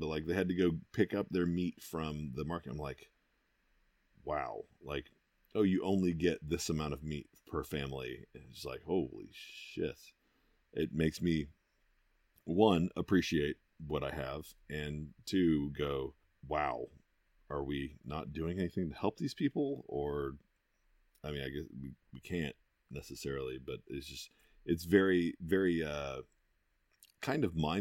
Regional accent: United States; I am an American through and through, so I am used to excess

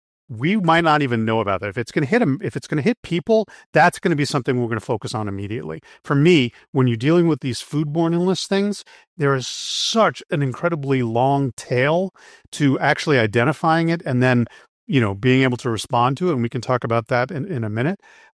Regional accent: California, United States; and I live in Virginia, I'm from California

